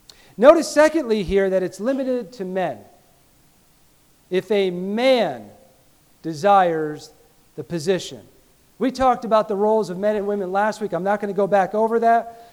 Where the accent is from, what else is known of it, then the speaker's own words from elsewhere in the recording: New York, United States; I came from New York. That's where I grew up.